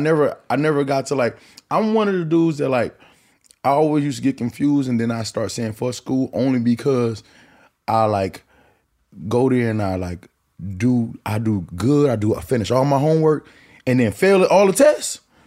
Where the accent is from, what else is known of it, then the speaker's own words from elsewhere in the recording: Long Beach, California, United States; Obviously, like, I'm from Long Beach, so, you know, we rap a certain type of thing over there.